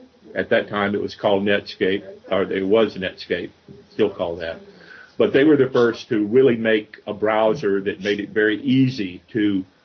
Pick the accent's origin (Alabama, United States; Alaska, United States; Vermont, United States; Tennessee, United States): Alabama, United States; my home state of Alabama, just south of here, where we are now, where I grew up.